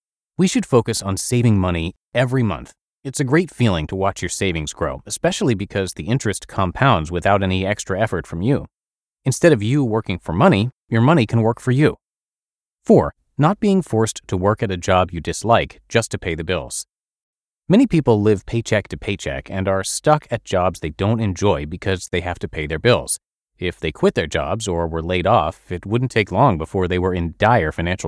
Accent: Seattle, Washington, United States; the median price in my hometown, Seattle, is pushing $425,000

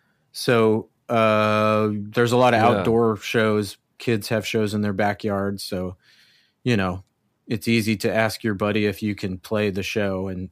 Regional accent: El Paso, Texas, United States; moved away as an adult; Well, I was born in El Paso, Texas. And I grew up there, I guess you could say. I lived there till I was just after my 18th birthday. I moved to go to college. So that's where I grew up.

